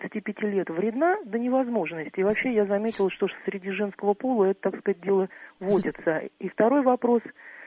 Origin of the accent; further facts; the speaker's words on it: Moscow, Russia; Хоть вы и не москвич, я москвичка.